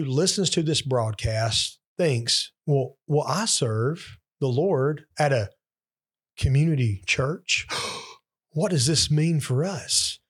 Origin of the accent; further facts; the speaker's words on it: Corinth, Mississippi, United States; I grew up in Corinth, Mississippi, the outskirts of Corinth, Gift Bottom. Grew up in the outskirts of Corinth. And now I've not lived in Corinth for over 20 years